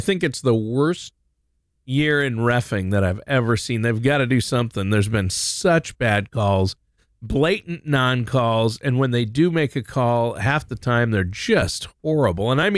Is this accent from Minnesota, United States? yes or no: yes; Minnesota, United States; I was born and raised in Minnesota, so forgive me for that.